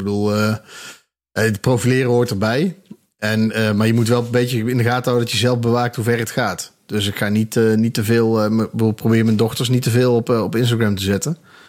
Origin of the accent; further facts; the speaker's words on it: Eindhoven, North Brabant, Netherlands; moved away as an adult; now in Breda, Netherlands; ik kom oorspronkelijk uit Eindhoven. Dus ik ben in mijn 20ste ongeveer ben ik naar Breda verhuisd. Dus ja, ik kom uit Eindhoven, mijn familie komt uit Eindhoven. Dus daar ben ik ook op middelbare school, heb ik daar gezeten